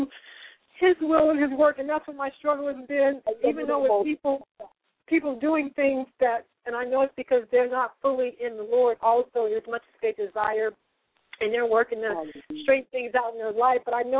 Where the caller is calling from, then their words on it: Los Angeles, California, United States; From California, from the Los Angeles area.